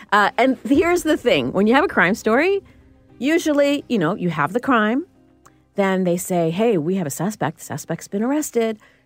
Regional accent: Toronto, Ontario, Canada; We are two reporters from Toronto, Ontario.

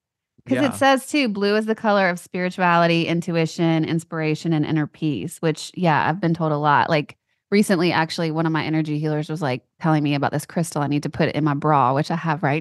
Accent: Louisiana, United States; But like in New Orleans, I'm from Louisiana, you know

